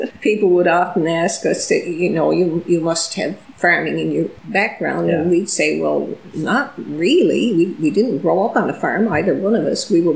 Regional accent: St. John's, Newfoundland and Labrador, Canada; I grew up in St. John's, but in on Oxen Pond Road in the back country on St. John's

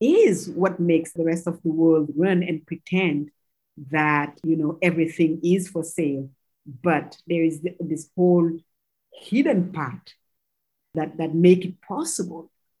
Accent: Mali; the year before was my first trip to the US, 1996. We came from Mali

